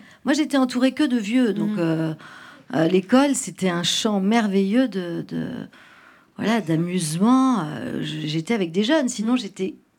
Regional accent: Rouen, Normandy, France; comme on vient de Rouen tous les deux

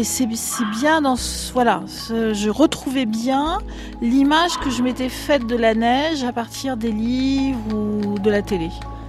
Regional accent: Réunion; comme je venais de La Réunion, c'était une grande première pour moi, puisque je n'avais jamais vu de la neige avant ce soir.

